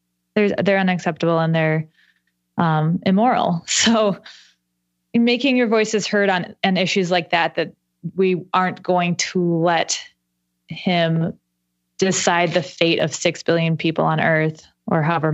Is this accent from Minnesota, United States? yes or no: yes; Minnesota, United States; Yes, but I feel as a Minnesotan, I feel extremely uncomfortable asking for it.